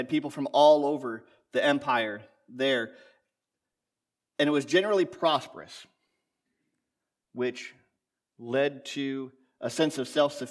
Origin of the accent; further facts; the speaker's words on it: Ohio, United States; I grew up in Northern Ohio. I grew up in Northern Ohio.